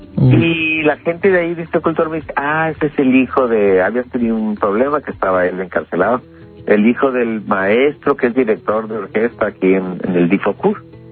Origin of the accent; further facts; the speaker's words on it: Culiacán, Sinaloa, Mexico; Entonces llegamos precisamente a mi tierra allá en Culiacán, Sinaloa.